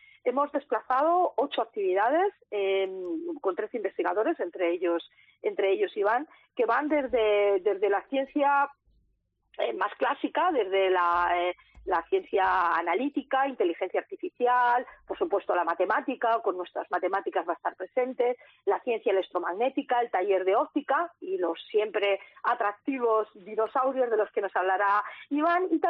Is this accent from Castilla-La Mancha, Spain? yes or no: yes; Castilla-La Mancha, Spain; Yo, por ejemplo, que soy manchega y suelto también, bueno, pues mis cosas de manchega